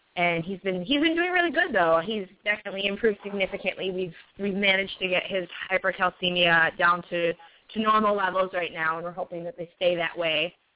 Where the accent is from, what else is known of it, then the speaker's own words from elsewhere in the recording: Minnesota, United States; We're from Minnesota, so if you know a little bit about Minnesota